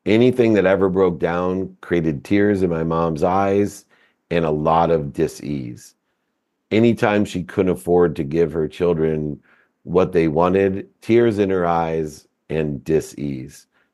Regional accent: Akron, Ohio, United States; born there; So as you mentioned, I was born in Akron, Ohio.

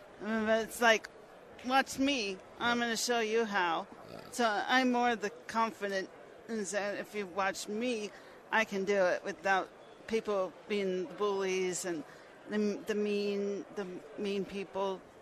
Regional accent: Phoenix, Arizona, United States; I grew up in Phoenix, Arizona. I was born

